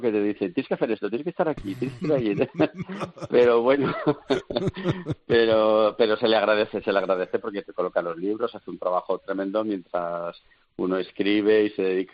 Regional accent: Reinosa, Cantabria, Spain; now in Bilbao, Spain; yo soy de Reynosa, pero vivo en Bilbao desde hace 36 años. Sí que soy español, español de pura cepa, que se suele decir.

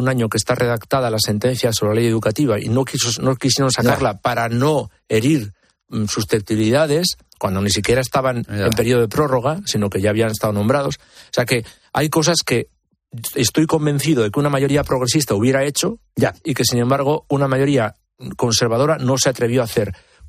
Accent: Galicia, Spain; Yo soy gallego

